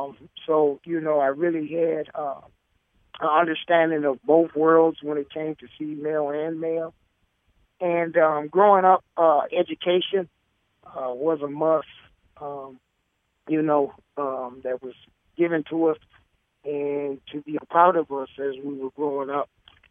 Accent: St. Paul, Minnesota, United States; I'm from St. Paul, Minnesota, the land of the lakes of 10,000 lakes, but pretty sure there's way more than 10,000. Born and raised in the Rondo community.

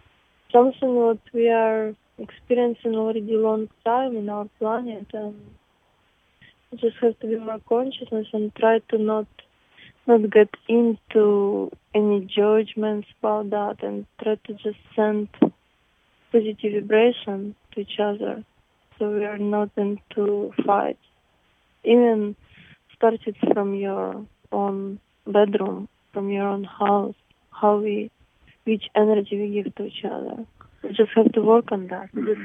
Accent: Donetsk, Donetsk Oblast, Ukraine; English is a second language; I'm from Donetsk, yes. It's the west part. I'm from east part.

